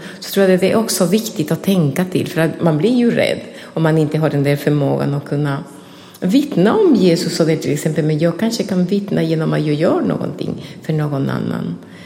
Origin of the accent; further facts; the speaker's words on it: Ecuador; moved away as an adult; now in Sweden; Jag kommer tillbaka alltid till mitt hemland. För där bodde jag de första 28 åren. Och jag vet, jag har varit katolik. Men i Ecuador är det stor skillnad mellan att vara katolik och att man går till den evangeliska